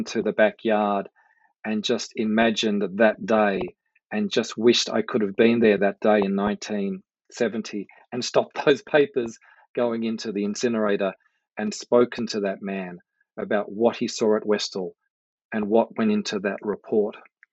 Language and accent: English; Australia; as an Aussie living here in Canberra